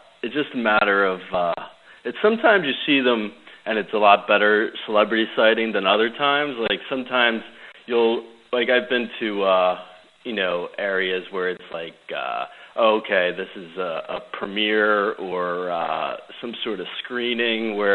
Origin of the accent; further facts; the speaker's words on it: New Jersey, United States; he grew up about 15 minutes away from where I grew up in Jersey.